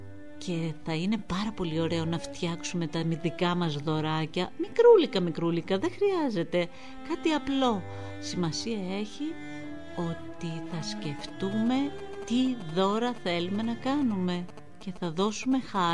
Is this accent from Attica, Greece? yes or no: no; Didymoteicho, Eastern Macedonia and Thrace, Greece; το διδυμότυχο μου αρέσει περισσότερο γιατί είναι η πατρίδα μου.